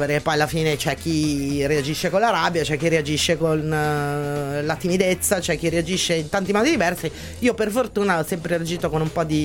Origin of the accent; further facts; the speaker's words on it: Milan, Lombardy, Italy; Come milanese tutto quello che hai appena raccontato.